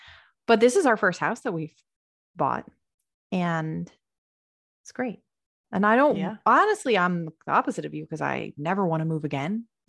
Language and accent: English; Florida, United States; now in Tennessee, United States; Rachel is in Texas and I'm in Tennessee, but we are actually from Florida.